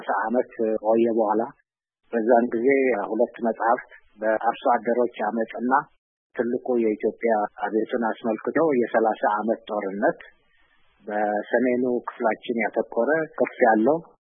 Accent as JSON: {"language": "Amharic", "town": "Axum", "region": "Tigray", "country": "Ethiopia", "tie": "born or raised there", "said": "እኔ ተወልጄ ያደግኩት የመጀመሪያ ደረጃ ትምህርትን ያጠናቀቅኩት አክሱም ከተማ ነው።"}